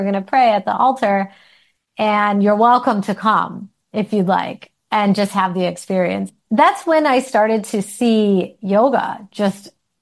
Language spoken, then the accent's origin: English; Detroit, Michigan, United States; born there; When I was born in Detroit, and my parents had immigrated from India, from Gujarat, at various years in the late 60s and early 70s. And then I was born in the early 80s. And I grew up in a Hindu household.